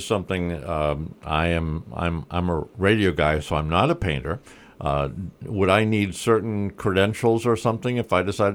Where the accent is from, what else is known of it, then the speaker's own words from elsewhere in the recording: Rhode Island, United States; I'm a Rhode Island guy and never lived anywhere else.